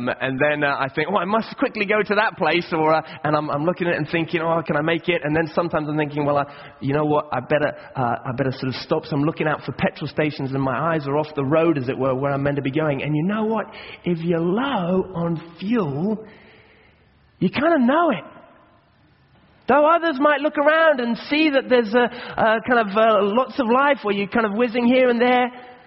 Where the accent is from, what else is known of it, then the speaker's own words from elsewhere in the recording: Kenya; I grew up in Africa, in Kenya